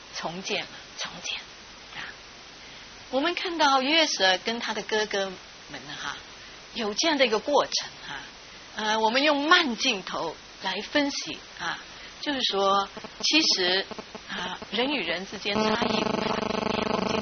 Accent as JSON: {"language": "Chinese", "country": "China", "said": "那这个老外哈、啊，我们中国人总是叫别人是外面的，外面的啊。"}